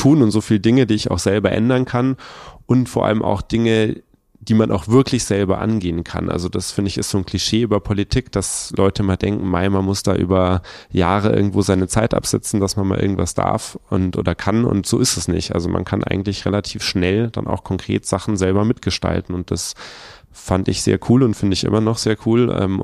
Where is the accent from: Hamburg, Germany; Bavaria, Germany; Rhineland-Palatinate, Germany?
Bavaria, Germany; Munich; aufgewachsen bin ich in Mosach unter Menzing, so am Stadtrand und bin vor etwas über 10 Jahren dann mit meinem Freund zusammen in die erste gemeinsame Wohnung nach Giesing gezogen.